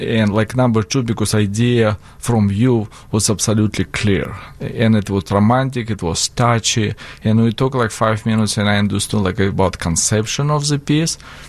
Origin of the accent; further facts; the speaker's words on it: Moscow, Russia; In Moscow.